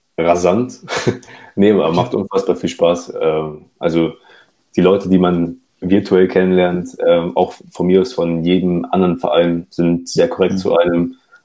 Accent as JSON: {"language": "German", "town": "Munich", "region": "Bavaria", "country": "Germany", "said": "weil ich komme nicht aus der Region Sinsheim oder Heidelberg etc., weil ich komme aus Bayern beziehungsweise exakt aus München."}